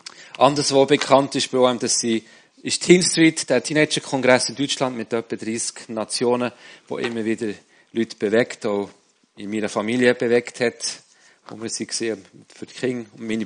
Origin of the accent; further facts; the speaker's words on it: Bern, Switzerland; now in Zürich, Switzerland; Ich bin selber im Bernbiet aufgewachsen. Ich hoffe, ihr versteht meinen Dialekt, sonst müsst ihr auf Hochdeutsch umstellen. Ich bin Müllersohn, ich bin auf dem Land aufgewachsen, wohne heute mitten in der Stadt Zürich.